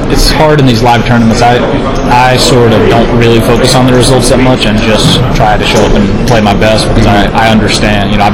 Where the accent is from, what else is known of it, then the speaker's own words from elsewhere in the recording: Alabama, United States; sort of where I grew up in Alabama, it's not like that.